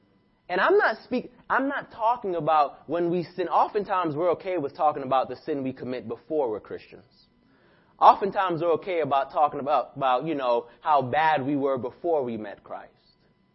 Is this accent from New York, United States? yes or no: yes; New York City, New York, United States; And I'm like, oh, man, I'm from New York. I know what it is.